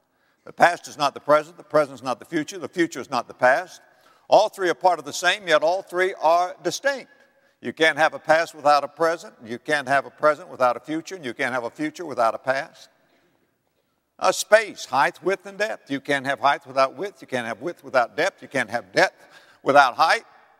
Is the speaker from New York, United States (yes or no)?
no; Florida, United States; I'm from Florida. I love the ocean. My blood's about 75% salt water.